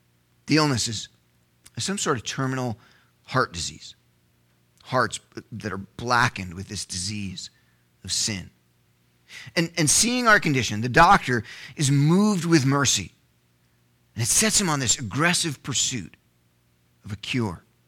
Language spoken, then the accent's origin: English; Elizabeth, New Jersey, United States; born there; So I was born in America, Elizabeth, New Jersey.